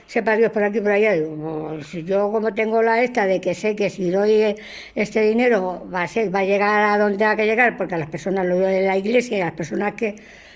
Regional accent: Moral, Spain; yo tengo mi cultura de cuando iba al colegio, a la escuela allí en mi pueblo de Moral, y luego ya aquí

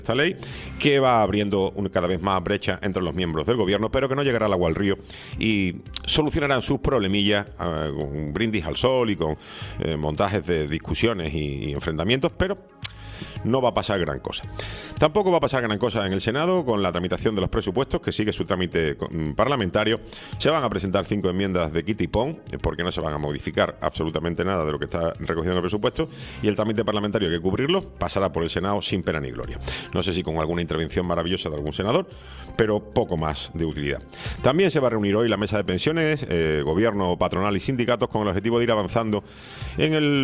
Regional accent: Canary Islands, Spain; Como canarios.

